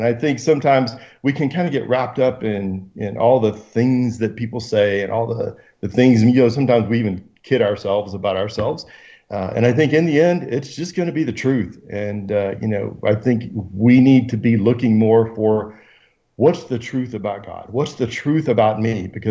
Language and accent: English; Georgia, United States; now in Phoenix, United States; So, I grew up in Georgia. So, if you're familiar with the Southeast, college, there's college football and then there's everything else.